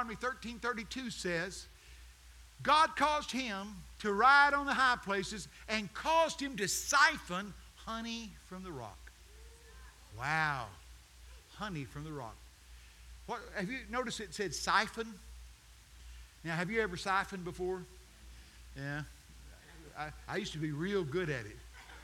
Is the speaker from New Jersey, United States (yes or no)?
no; Texas, United States; I'm from Texas.